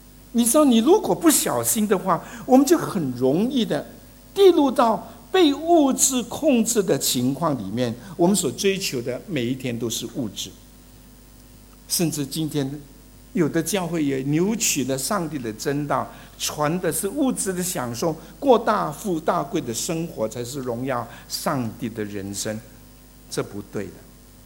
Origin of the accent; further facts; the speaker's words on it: China; 不是我们中国人认为说要有好风水啊